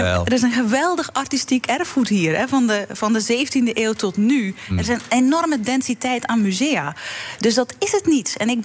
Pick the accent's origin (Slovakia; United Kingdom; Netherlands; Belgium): Belgium; born there; België is mijn geboorteland, ondersubsidieert cultuur stelselmatig.